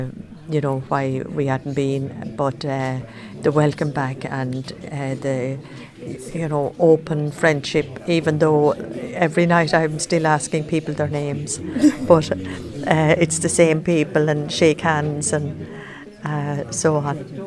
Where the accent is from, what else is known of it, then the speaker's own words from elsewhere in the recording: Arda Village, County Limerick, Ireland; Arda Village, County Limerick, near Newcastle West.